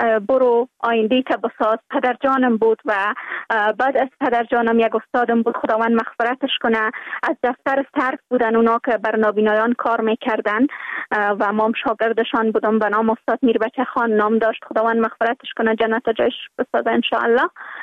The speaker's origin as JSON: {"language": "Persian", "region": "Kabul", "country": "Afghanistan", "tie": "born there", "said": "ما در یک خانواده متوسط در افغانستان ولایت کابل به دنیا آمدیم"}